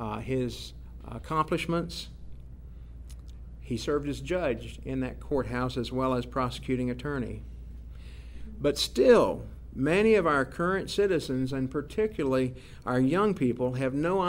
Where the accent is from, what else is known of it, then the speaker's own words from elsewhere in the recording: Paducah, Kentucky, United States; Since I was a child growing up on Paducah Southside and attending its public schools at D.T. Cooper Elementary, Jaton Junior High, and Paducah Tillman High School